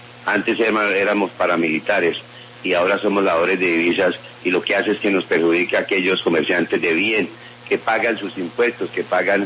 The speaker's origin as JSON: {"language": "Spanish", "country": "Colombia", "said": "los colombianos, pero los que estamos en frontera, aquellos que estamos cotidianamente aquí cerca de ellos"}